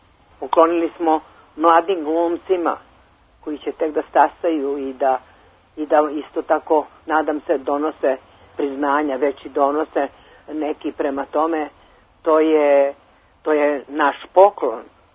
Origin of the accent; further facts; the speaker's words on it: Belgrade, Serbia; ja sam rođena na Dorćolu i pošto sam ja odrasla između ostalog i u staroj kinoteci